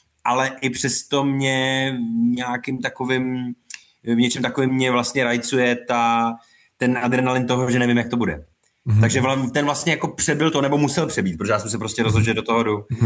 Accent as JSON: {"language": "Czech", "town": "Karlovy Vary", "region": "Karlovy Vary Region", "country": "Czechia", "said": "on se přestěhoval zpátky do Prahy, my jsme z Karlových Varů"}